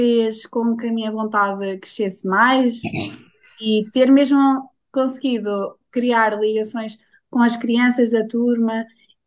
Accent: Pombal, Leiria, Portugal; de Pombal

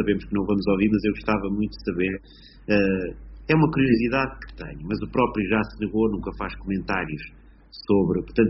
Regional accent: Ilha Boa, Aveiro, Portugal; sou de Ilha Boa, sou de Aveiro

